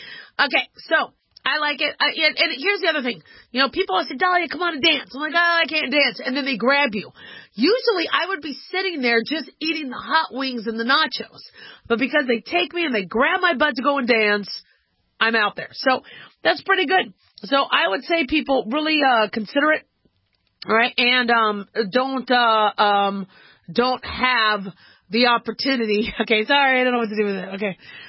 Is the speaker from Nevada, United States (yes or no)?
yes; Las Vegas, Nevada, United States; And then my hometown, Las Vegas, again making headlines